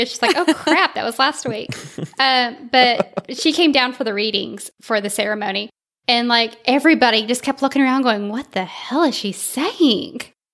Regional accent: Vallejo, California, United States; now in Birmingham, United States; No, I'm originally from Vallejo, California.

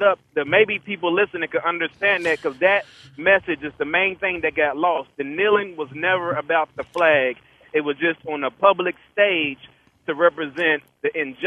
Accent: West Virginia, United States; now in Houston, United States; I'm black, and I'm from West Virginia, but I live in Houston right now.

